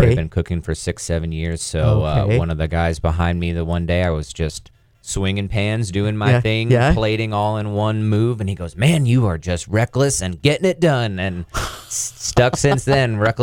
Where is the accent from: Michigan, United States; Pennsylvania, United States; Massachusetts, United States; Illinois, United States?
Pennsylvania, United States; now in Denver, United States; I'm born and raised in Pennsylvania.